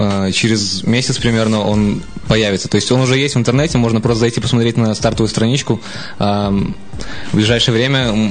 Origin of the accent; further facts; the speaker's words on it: Minsk, Belarus; Родился в Минске, учился в школе. Обычная школа, самая преступная, наверное, в городе была, во Фрунзенском районе.